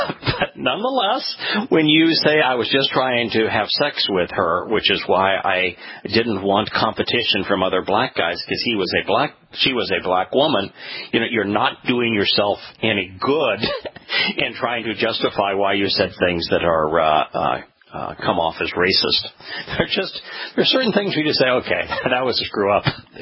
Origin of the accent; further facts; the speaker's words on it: Los Angeles, California, United States; because I grew up in Los Angeles and that's San Francisco.